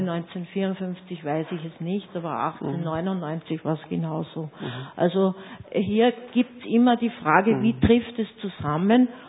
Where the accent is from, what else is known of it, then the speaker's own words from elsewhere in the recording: Schärding, Upper Austria, Austria; also ich komme aus Scherding, habe mich intensiv mit Hochwassersituation am Inn befasst.